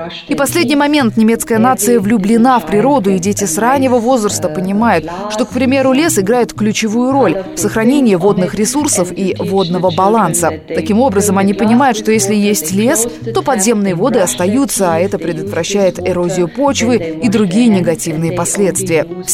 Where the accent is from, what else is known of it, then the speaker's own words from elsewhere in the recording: Bavaria, Germany; Например, в Баварии, откуда я родом, стоимость одного кубического метра воды составляет более 5 евро.